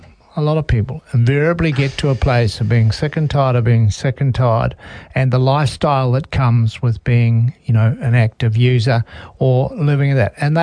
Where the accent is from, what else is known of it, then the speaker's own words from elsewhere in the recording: Scotland, United Kingdom; Well, you know me, I'm a Scotsman from way back.